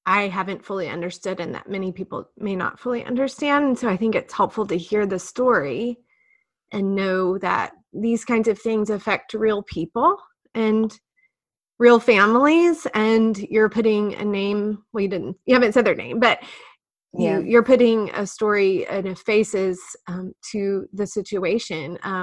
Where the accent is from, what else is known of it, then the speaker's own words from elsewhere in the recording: United States; I think I'll speak for myself as an American, even into my adult years